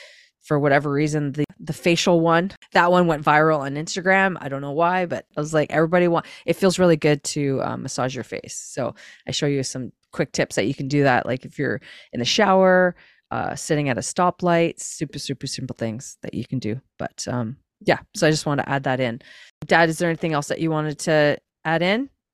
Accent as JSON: {"language": "English", "town": "Ottawa", "region": "Ontario", "country": "Canada", "tie": "born or raised there", "said": "I grew up and outside Ottawa in the country, and we would come home when the street lights would come on."}